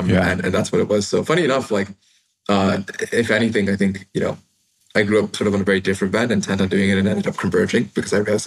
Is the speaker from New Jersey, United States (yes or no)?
yes; New Jersey, United States; growing up in Jersey, like I said, you don't really get a lot of exposure to people doing out of the box things.